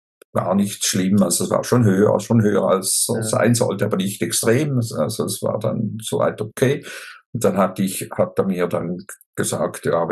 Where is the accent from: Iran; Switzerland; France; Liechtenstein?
Switzerland; wie man sehr wahrscheinlich hört, lebe ich in der Schweiz, oder bin ich Schweizer sogar, und bin 65 jetzt geworden, gerade im Februar